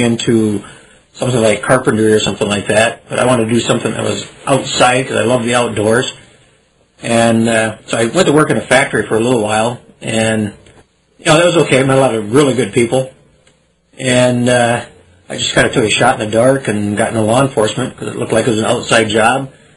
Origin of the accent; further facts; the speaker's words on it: Michigan, United States; I was born and raised in Shiawassee County, Michigan. I lived in an old house that was over 100 years old that was part of the Underground Railroad for slaves.